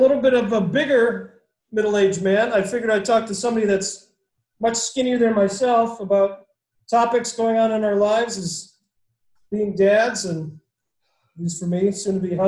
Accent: Portland, Oregon, United States; I grew up in Portland.

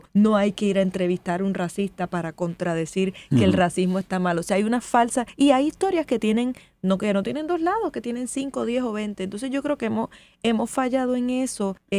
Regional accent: Puerto Rico; vengo de Puerto Rico, que es un país donde votar es una cosa familiar, cultural, el deporte nacional, como le dicen

